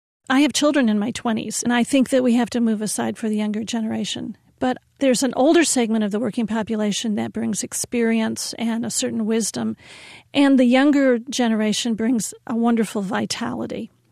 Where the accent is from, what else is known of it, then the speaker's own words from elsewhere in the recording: Louisville, Kentucky, United States; I'm from Louisville, Kentucky. I'm in my 60s, and I left my job almost 4 years ago.